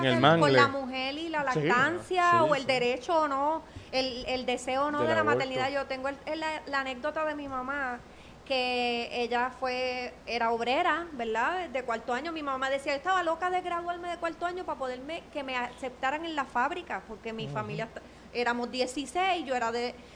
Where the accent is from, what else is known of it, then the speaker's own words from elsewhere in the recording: Comerío, Puerto Rico; yo me crié en Comerío, hago vida en Comerío todavía